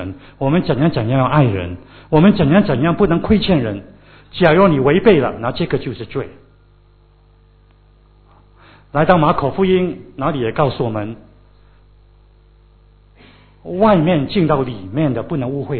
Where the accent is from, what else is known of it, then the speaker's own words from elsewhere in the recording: China; 我的确以我身为中国人荣幸啊，这个中国文化真的源远流长，非常的丰富。